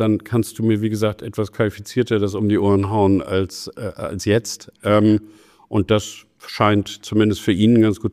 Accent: Germany; born there; Ich bin in Deutschland geboren. Meine Mutter war Amerikanerin

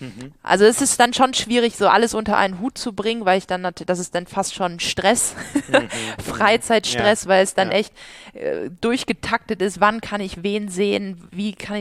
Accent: Buxtehude, Lower Saxony, Germany; ich bin in Buxte geboren, bin da zur Schule gegangen oder Kindergarten, Schule, alles durchlaufen.

